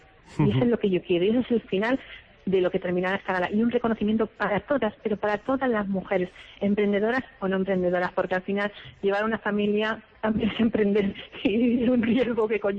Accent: Castilla-La Mancha, Spain; como mujer castellana manchega

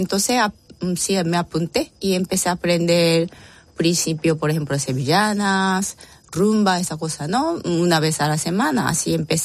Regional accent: Japan; Bueno, soy japonesa, entonces si la gente piensa que sí, que soy japonesa, sí es correcto

